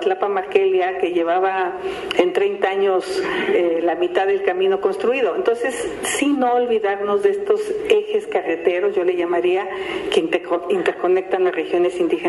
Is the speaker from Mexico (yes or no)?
yes; Mexico